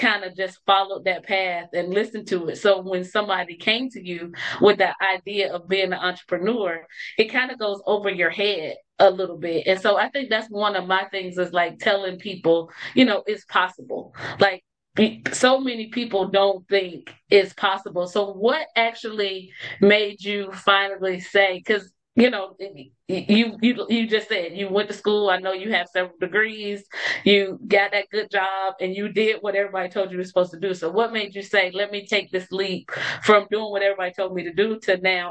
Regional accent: Chicago, Illinois, United States; We're both from Chicago. I'm from the west side of the city.

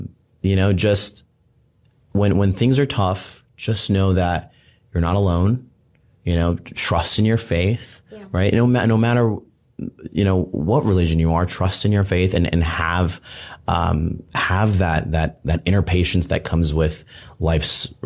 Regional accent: Burtonsville, Maryland, United States; You know, I lived in Maryland, right? Mm-hmm. I grew up in Burtonsville, Maryland.

